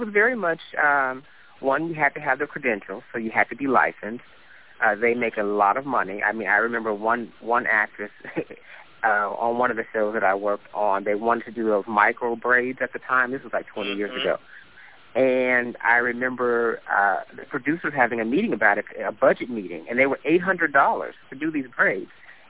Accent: Oakland, California, United States; also born or lived in San Francisco; Born in San Francisco, California, lived in Oakland across the bay, went to college at Pepperdine University down in Malibu just outside of Los Angeles

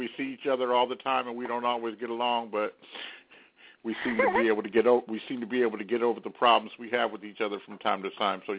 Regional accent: Los Angeles, California, United States; now in Bay Area, United States; I'm in the Bay Area now, but I'm from Los Angeles.

